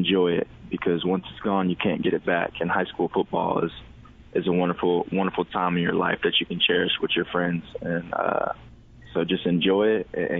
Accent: Austin, Texas, United States; Yeah, it was a great atmosphere growing up in Austin, Texas, at Stephen F. Austin.

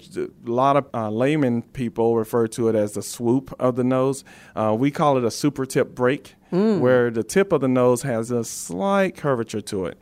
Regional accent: Hawkinsville, Georgia, United States; Well, I am a Georgia native. I was raised in Hawkinsville, Georgia, a small middle Georgia town, country boy.

